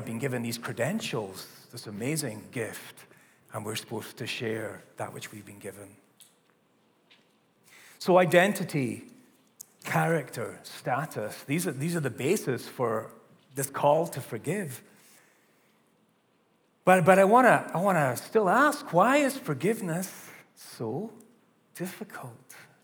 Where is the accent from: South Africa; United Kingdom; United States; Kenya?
United Kingdom; Scotland; And I remember growing up in Scotland back in like the 80s